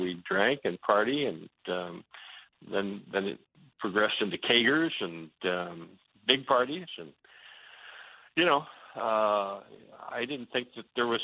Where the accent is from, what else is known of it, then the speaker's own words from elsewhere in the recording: Des Moines, Iowa, United States; I grew up here in Des Moines, Iowa, and went to school here in Des Moines